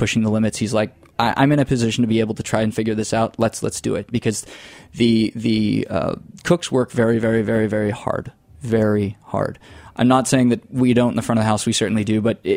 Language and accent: English; Florida, United States; No, I come from the panhandle, so the lower Alabama part of Florida, Redneck Riviera. I didn't suppress my accent intentionally. It just kind of happened from moving around the world a little bit as I did during and after school.